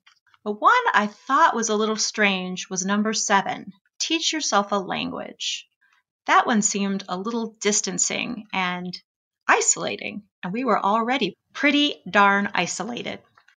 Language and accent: English; Lakewood, Colorado, United States; I'm a poet from Lakewood, Colorado